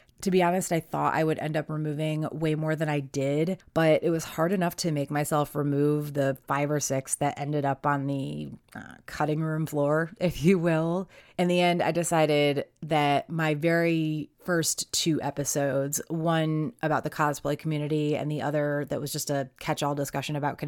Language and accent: English; East Coast, United States; I've lived through enough of them growing up on the East Coast